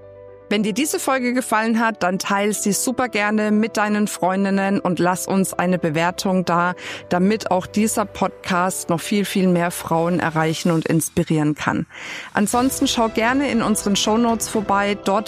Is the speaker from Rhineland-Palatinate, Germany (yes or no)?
no; Bavaria, Germany; ich komme aus dem Frankenland, da sagt man nicht eine Sache aussuchen oder so, sondern da sagt man ein was aussuchen.